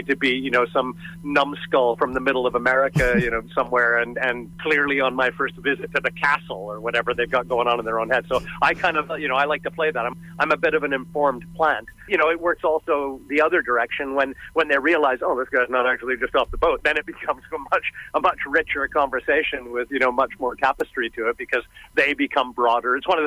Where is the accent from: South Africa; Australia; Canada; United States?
Canada; who are also as Canadian as I am.